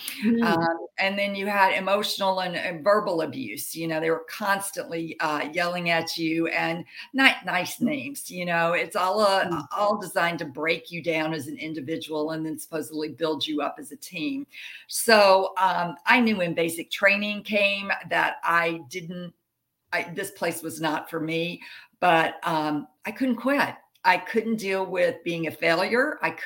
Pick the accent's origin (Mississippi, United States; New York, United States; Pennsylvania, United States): Mississippi, United States; Jackson; I grew up in Jackson, Mississippi, which is southern United States.